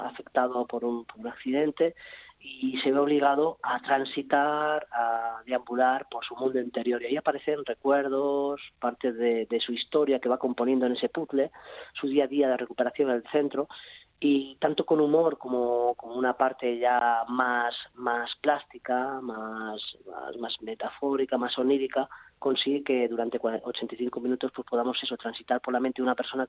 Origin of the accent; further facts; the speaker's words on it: Barcelona, Catalonia, Spain; Paco y yo somos de Barcelona, somos una compañía radicada en Barcelona